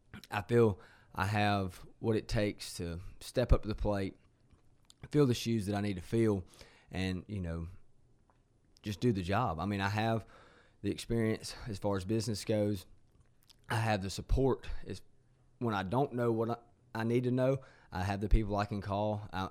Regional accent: Carroll County, United States; I was born in Carroll County, District 5. I was raised in Carroll County, District 5, and I plan on being buried in Carroll County, District 5.

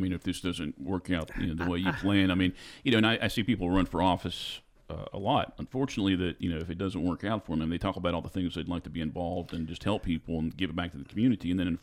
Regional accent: West Virginia, United States; See, I mean, I grew up in West Virginia, so I'm familiar with a lot of little towns like

